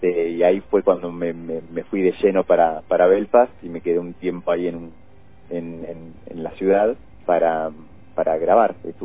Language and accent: Spanish; Zárate, Buenos Aires Province, Argentina; o que yo veía inalcanzable desde mi adolescencia en Zárate, jamás lo hubiese imaginado.